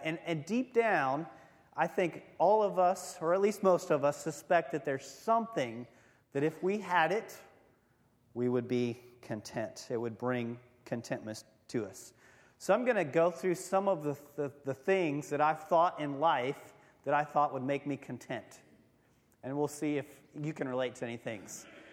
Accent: United States; This is pretty ridiculous, being American pastors, talking to Haitians about contentment.

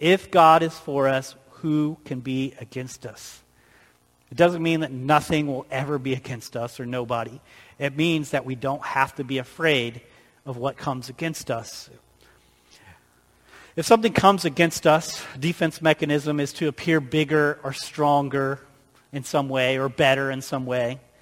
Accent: Illinois, United States; I'm from Illinois, which is called the Land of Lincoln, and I love history.

